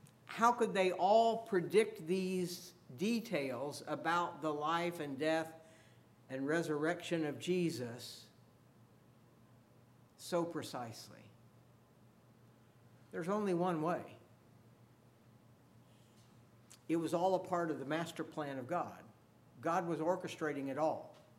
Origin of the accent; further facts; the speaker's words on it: Mattoon, Illinois, United States; born there; I was born in Mattoon because that's where my dad got a job after he got out of the service, and so they moved there.